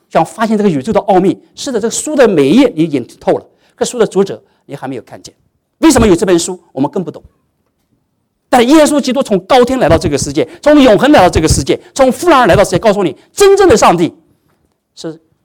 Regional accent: Shanghai, China; now in United States; 你从哪儿来？我从中国来

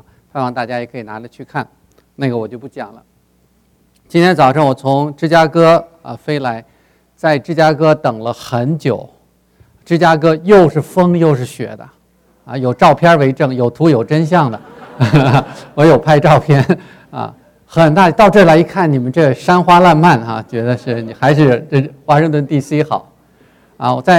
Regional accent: Beijing, China; moved away as an adult; now in Chicago, United States; 我到一个地方常常说我是北京人，我从北京来，不过这次不是从北京来的，这次是从芝加哥飞过来的，是差不多30年前吧，快30年前从北京来到美国来读书啊，

